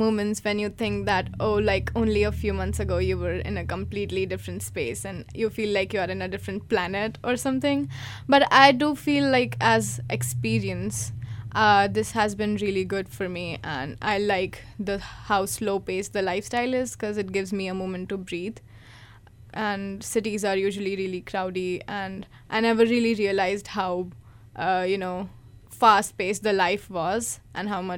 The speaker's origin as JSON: {"language": "English", "town": "Indore", "region": "Madhya Pradesh", "country": "India", "said": "I'm from central India. I'm from a city called Indore, and my state is Madhya Pradesh."}